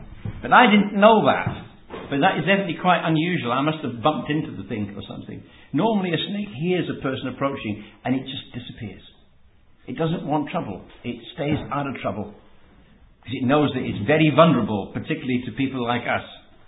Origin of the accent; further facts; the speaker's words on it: South Africa; Now, I think I come from South Africa, which was a very conservative, shall we say, culture, where everybody dressed very modestly.